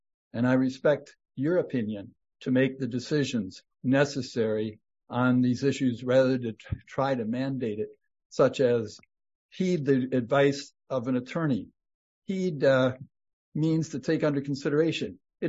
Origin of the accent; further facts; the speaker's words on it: United States; I'm from Emmett County.